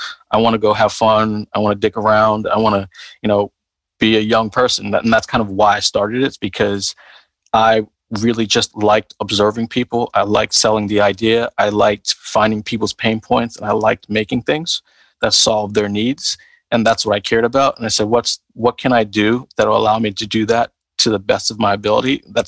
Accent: Queens, New York, United States; also born or lived in Brooklyn; I'm from Brooklyn. Then I grew up in Queens. So I did kind of the FUBU route.

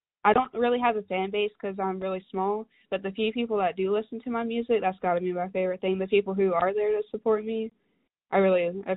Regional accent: Hall County, Georgia, United States; I'm a musician from Hall County, Georgia.

